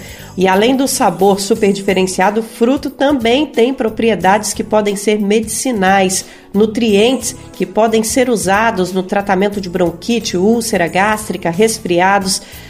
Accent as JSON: {"language": "Portuguese", "town": "Brasília", "region": "Federal District", "country": "Brazil", "tie": "born there", "said": "Eu sou de família mineira, nasci em Brasília, conheço o Cerrado muito bem, tanto no norte de Minas quanto no Distrito Federal e em Goiás"}